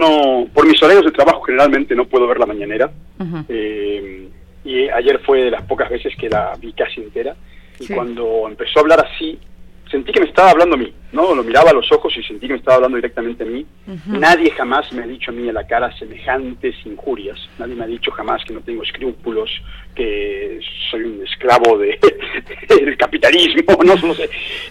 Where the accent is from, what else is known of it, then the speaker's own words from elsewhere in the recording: Mexico City, Mexico; born there; now in Playa del Carmen, Mexico; Yo soy mexicano, sí. nacimiento, nací en la Ciudad de México. En el 96 me fui, estoy viajando por el mundo, y en el 2004 regresé a México, me establecí en Playa del Carmen